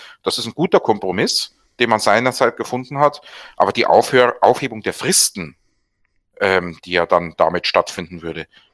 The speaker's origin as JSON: {"language": "German", "region": "Southern Germany", "country": "Germany", "said": "ich komme aus Süddeutschland."}